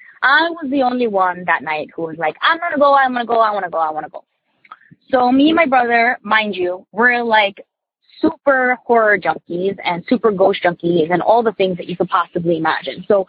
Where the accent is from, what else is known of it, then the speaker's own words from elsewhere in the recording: New Jersey, United States; Hey, Tony and the gang. I'm from Jersey.